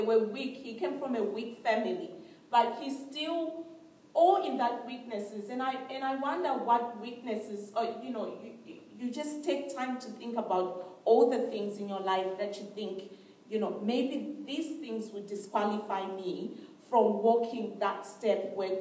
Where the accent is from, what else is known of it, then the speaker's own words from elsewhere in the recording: Zimbabwe; maybe I come from Zimbabwe, it's a very poor country.